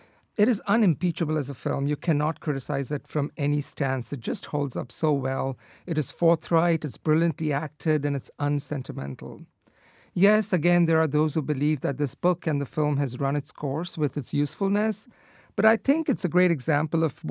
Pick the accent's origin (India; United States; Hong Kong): India; growing up in India